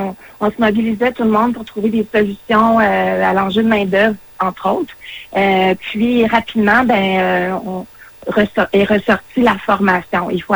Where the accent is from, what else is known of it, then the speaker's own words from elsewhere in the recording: Bécancour, Quebec, Canada; ce qui se passe chez nous à Bécancour, mais dans la région